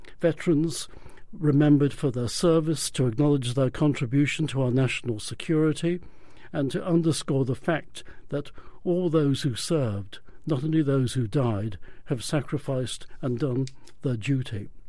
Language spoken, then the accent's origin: English; England, United Kingdom; I grew up in England